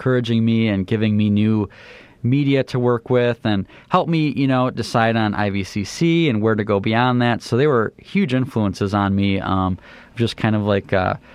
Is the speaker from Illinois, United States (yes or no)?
yes; Peru, Illinois, United States; I grew up here in Peru, went to LaSalle Peru High School and IVCC